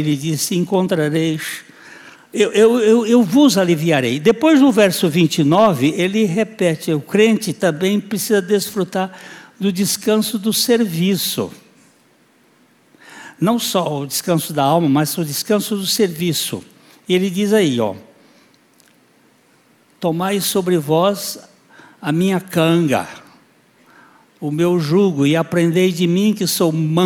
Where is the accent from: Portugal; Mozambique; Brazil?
Brazil; Rio de Janeiro; Quando eu era jovem lá no Copacabana, lá no posto 6 de Copacabana